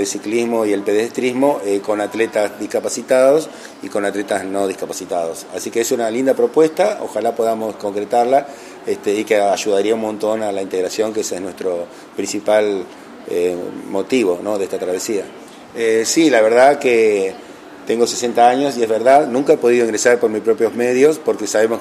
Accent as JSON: {"language": "Spanish", "town": "Juan N. Fernández", "region": "Buenos Aires Province", "country": "Argentina", "said": "Y bueno, un gusto poder llegar a mi ciudad, ¿no? Yo soy de Juan N. Fernández"}